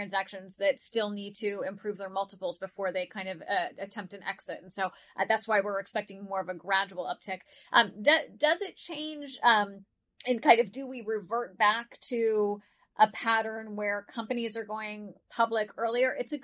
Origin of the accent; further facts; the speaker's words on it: Pittsburgh, Pennsylvania, United States; So I'm from Pittsburgh, so I'm obligated to be a Pittsburgh Steelers fan.